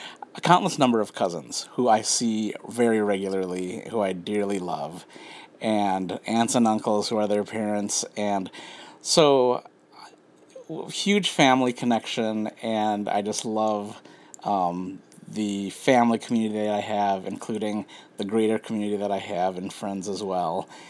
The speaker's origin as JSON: {"language": "English", "country": "United States", "tie": "born there", "said": "I am Filipino-American, and I'm first generation born here in the United States. Both of my parents came from the Philippines in the 60s"}